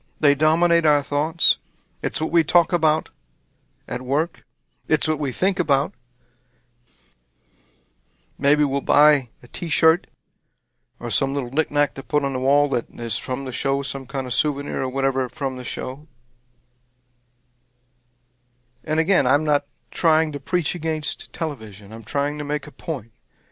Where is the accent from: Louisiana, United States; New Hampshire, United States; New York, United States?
Louisiana, United States; I'm a Cajun, that was my way of life.